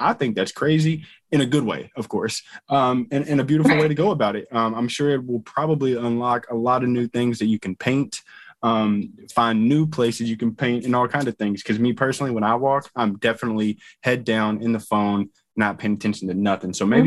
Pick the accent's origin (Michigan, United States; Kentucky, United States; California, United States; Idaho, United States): Kentucky, United States; I'm not from China, I'm from Kentucky.